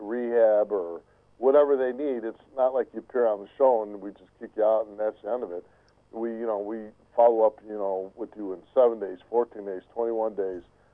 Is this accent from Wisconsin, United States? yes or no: no; Chicago, Illinois, United States; I grew up in Chicago in the 1960s, and it was, you know, obviously a very rough time.